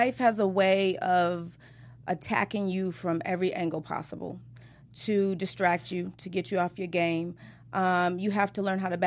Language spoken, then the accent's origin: English; Chicago, Illinois, United States; now in Los Angeles, United States; I'm from, you know, we're from Chicago, so right. we're going to survive wherever we go.